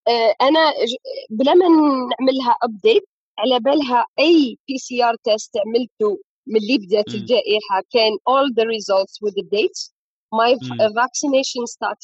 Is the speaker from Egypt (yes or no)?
no; Algeria; احنا انا نهضر بصفتي جزائريه